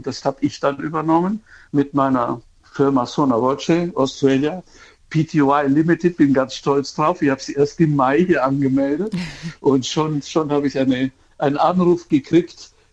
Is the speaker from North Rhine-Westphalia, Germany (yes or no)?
no; Munich, Bavaria, Germany; Ich bin aus München